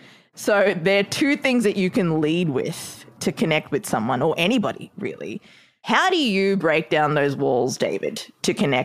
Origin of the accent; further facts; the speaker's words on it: Australia; now in New York, United States; When I moved to New York from Australia, one of the things that I learned was there are so many different cultures in this city alone. I mean, I know Australia has a lot of different cultures too